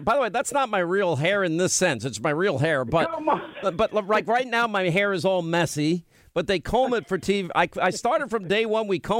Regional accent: United States; That would be like me as an American going over to Great Britain and saying, I think this whole royal family thing is stupid.

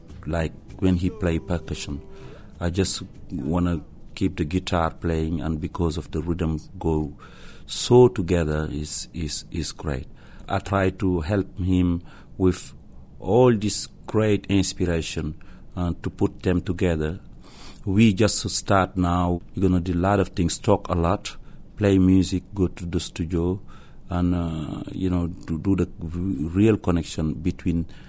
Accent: Senegal; English is a second language; I come from Senegal, West Africa. I'm a musician.

